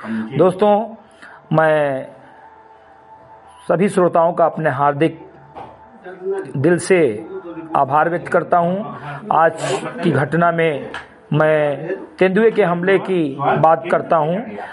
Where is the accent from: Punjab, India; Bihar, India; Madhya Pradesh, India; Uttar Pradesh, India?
Uttar Pradesh, India; ग्राम सभा से मेरी कठही विकासखंड मेनपुरा जनपद बहराइच का मूल निवासी हूं